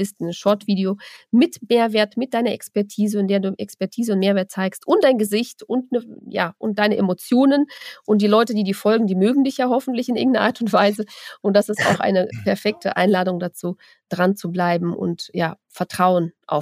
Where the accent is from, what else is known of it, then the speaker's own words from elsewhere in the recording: North Rhine-Westphalia, Germany; hier lokal in unserem Siegerland, wo ich herkomme, ein bisschen konservativer und so